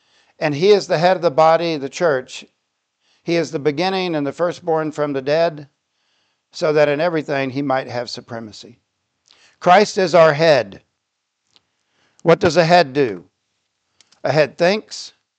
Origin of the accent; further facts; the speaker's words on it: Florida, United States; I always liked Miami because I grew up in Florida.